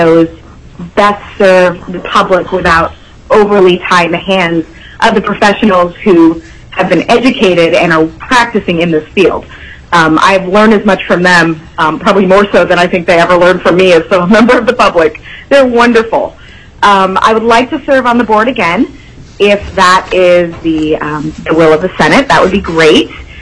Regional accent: Eagle River, Alaska, United States; For those of you who don't know me, I'm a homemaker from Eagle River

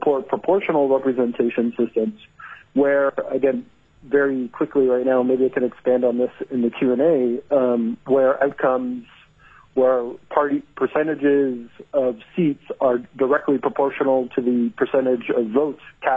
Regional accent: Canada; I am Canadian, and maybe as a side note to start

